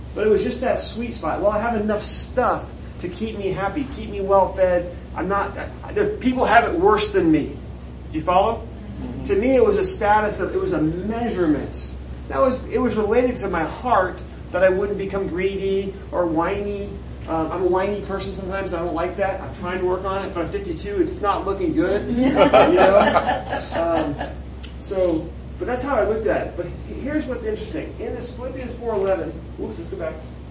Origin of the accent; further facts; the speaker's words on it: Sonoma, California, United States; I grew up right outside San Francisco, a town called Sonoma.